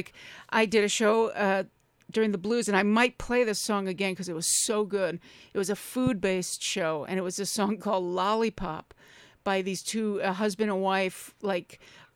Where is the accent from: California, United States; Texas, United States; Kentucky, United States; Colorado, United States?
Colorado, United States; Gold Hill; And we go, we're from this little town called Gold Hill.